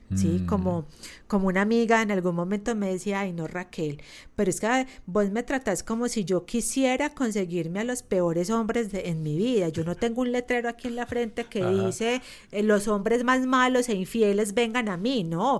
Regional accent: Colombia; yo lo celebro en septiembre porque yo soy

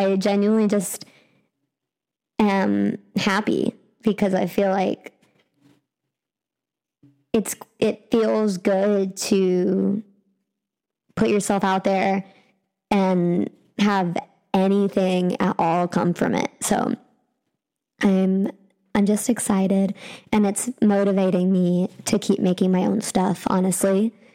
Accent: Marietta, Georgia, United States; We started the festival run in my hometown of Marietta, Georgia, at the Cobb International Film Festival.

